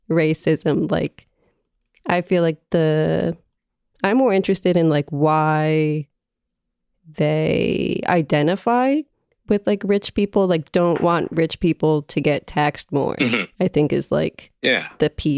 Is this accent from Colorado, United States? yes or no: no; New Jersey, United States; Because I've always been curious about that stuff since I'm from a very blue place. I'm from New Jersey